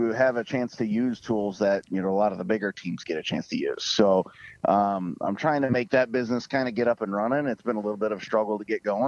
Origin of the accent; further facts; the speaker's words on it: Rochester Hills, Michigan, United States; we grew up around Rochester Hills, like you said there, but raced at places like Toledo and Owosso and Auto City and Lansing, places like that.